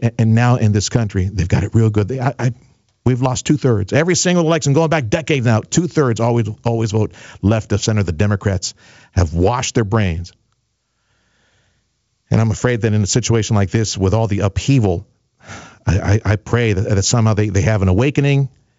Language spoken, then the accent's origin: English; Mexico; now in McAllen, United States; broadcasting from McAllen, Texas, right here. Just north of the border with Mexico, and believe me, growing up in Mexico, I have a unique perspective of how wonderful this country is.